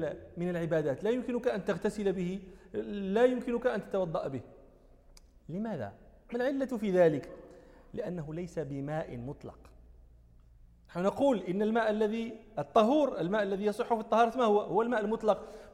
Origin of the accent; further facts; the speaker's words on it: Morocco; مثاله عندنا في المغرب